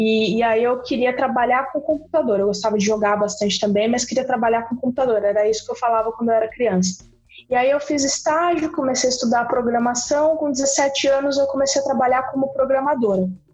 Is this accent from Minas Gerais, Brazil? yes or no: no; Limeira, São Paulo, Brazil; born there; eu nasci em Limeira, interior de São Paulo